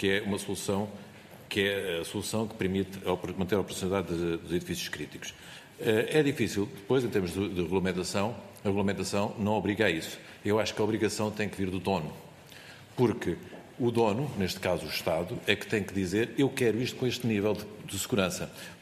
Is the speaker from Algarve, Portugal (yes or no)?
yes; Faro, Algarve, Portugal; eu não sou de Lisboa, sou de Faro, um bocado mais ao sul.